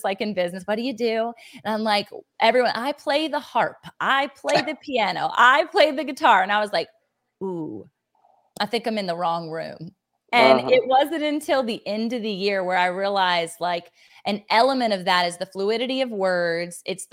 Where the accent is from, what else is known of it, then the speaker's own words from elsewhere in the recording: Virginia Beach, Virginia, United States; It'll be in Virginia Beach, Virginia, and that's my hometown. That's a lot of our team's hometown, and so we're excited to welcome you here, our home.